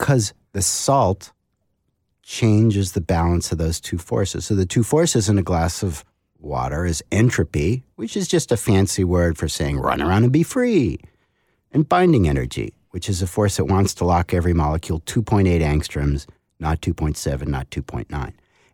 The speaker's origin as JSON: {"language": "English", "region": "New England", "country": "United States", "said": "that's a rhetorical question because I come from New England"}